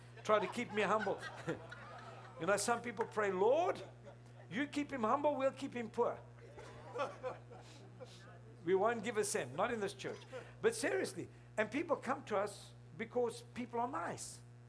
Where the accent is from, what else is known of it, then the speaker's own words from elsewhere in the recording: South Africa; born there; I'm South African born Lebanese.